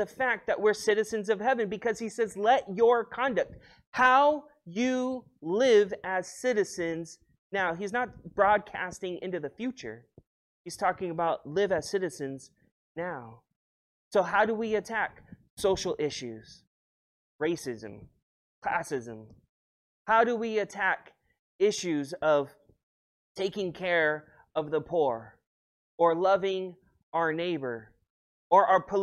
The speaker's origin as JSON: {"language": "English", "region": "California", "country": "United States", "tie": "born or raised there", "also_born_or_lived": "Long Beach", "said": "I am from the state of California, that I grew up in the Los Angeles County area, the fact that I live most of my life in Long Beach"}